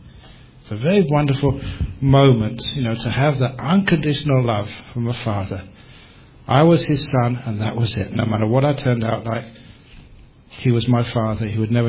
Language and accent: English; London, United Kingdom; I was a young man growing up in London. And growing up in London in those days, in the 60s, early 70s